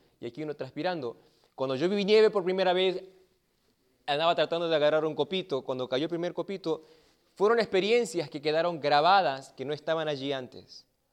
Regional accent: Argentina; also born or lived in Bolivia; now in United States; Yo vine de la Argentina y después de Bolivia.

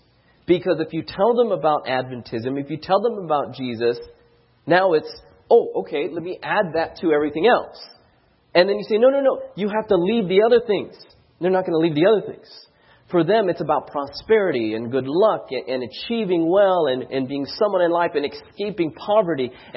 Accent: Philippines; And we don't speak Chinese. We're Filipino.

